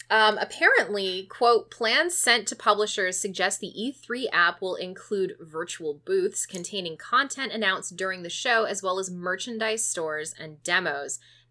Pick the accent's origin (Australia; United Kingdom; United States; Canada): Canada; British Columbia; I grew up in British Columbia.